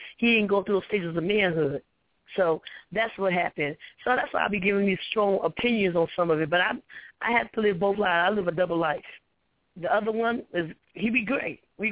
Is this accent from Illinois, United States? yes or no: no; New Jersey, United States; So, you know, I was from Jersey, and I was down in Arkansas.